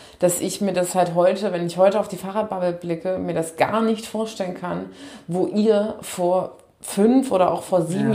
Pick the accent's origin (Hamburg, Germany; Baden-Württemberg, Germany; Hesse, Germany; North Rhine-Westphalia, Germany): Baden-Württemberg, Germany; dann kann ich euch auf jeden Fall Baden-Württemberg und meine Heimat sehr empfehlen.